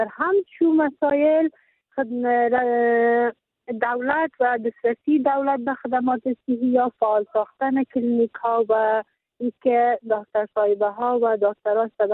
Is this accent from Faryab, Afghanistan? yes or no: yes; Faryab, Afghanistan; در ولایت ما با 14 ولسوالی که ولایت فاریاب داره